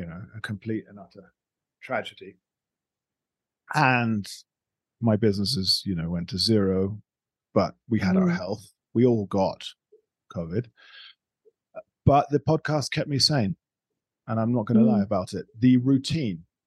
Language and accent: English; Mompox, Bolívar, Colombia; listen, Wade, you were on the Columbia Calling, and I'm the guy from Mompox